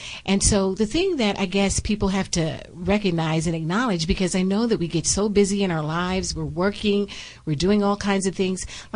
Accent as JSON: {"language": "English", "country": "Ghana", "tie": "born there", "said": "I was born in Ghana, West Africa."}